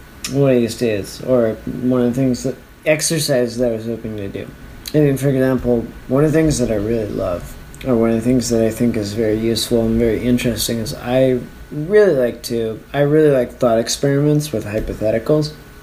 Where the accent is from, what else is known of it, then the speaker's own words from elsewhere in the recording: Calgary, Alberta, Canada; So Jasper is a small town in Alberta on the British Columbia border. And on the way to Jasper, it's a 5-hour drive from Calgary to Jasper, which is what I was describing.